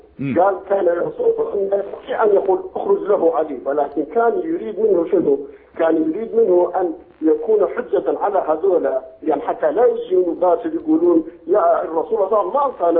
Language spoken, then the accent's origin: Arabic; Erbil, Erbil Governorate, Iraq; Arabic is a second language; طبعا أنا من العراق من أربيل، ويمكن اللغة العربية مو زينة لأن أنا كردي.